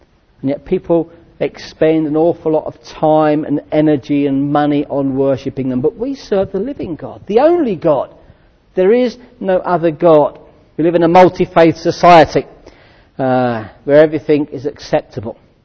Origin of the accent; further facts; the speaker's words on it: London, United Kingdom; When I was a young lad growing up in London, we were very much aware of it.